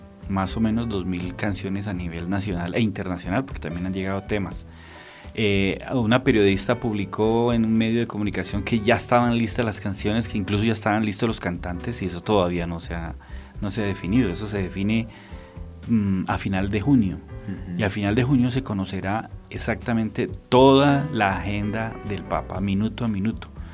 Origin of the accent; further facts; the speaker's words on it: Colombia; somos colombianas